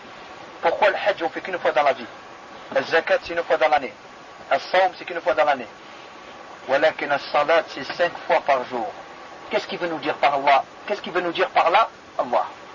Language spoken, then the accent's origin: French; Algeria; Je suis algérien